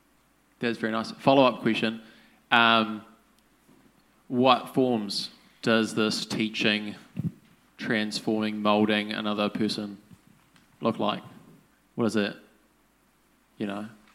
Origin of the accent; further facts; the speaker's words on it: South Africa; now in New Zealand; because growing up in South Africa, my mum always beat it into us